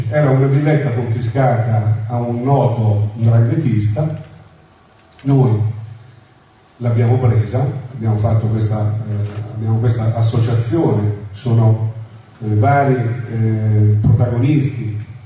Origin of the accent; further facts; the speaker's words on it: Palermo, Sicily, Italy; now in Como, Italy; Io sono siciliano, sono di Palermo, orgogliosamente di Palermo, adottato a Como, però sono siciliano.